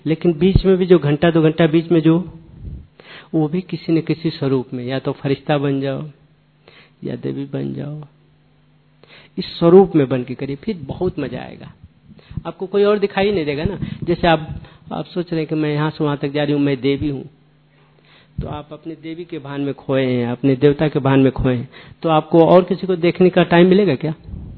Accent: Varanasi, Uttar Pradesh, India; 27 साल के लगभग हुआ यहाँ समर्पित रूप से, बाकी ऐसे हम बनारस से हैं लोग

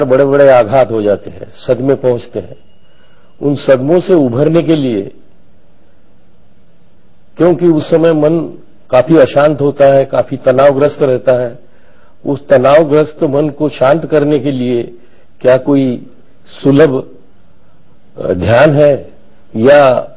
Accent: Nagpur, Maharashtra, India; मैं नागपुर से हूं।

